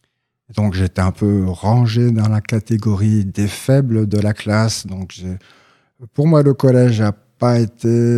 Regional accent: Épernay, Grand Est, France; born there; Je suis né dans la Champagne, à Épernay, et c'est quand même une région où... les standards d'hommes sont assez virils

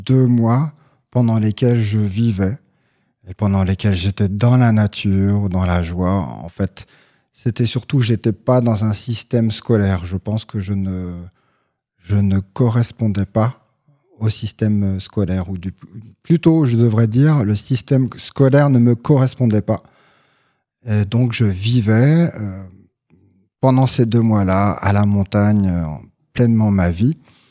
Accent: Épernay, Grand Est, France; born there; Je suis né dans la Champagne, à Épernay, et c'est quand même une région où... les standards d'hommes sont assez virils

